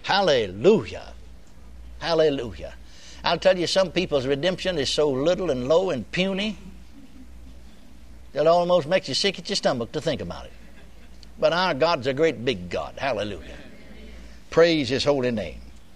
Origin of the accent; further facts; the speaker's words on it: Texas, United States; I remember when I first came over among Pentecostal people. Down in Texas. I was born and raised in Texas.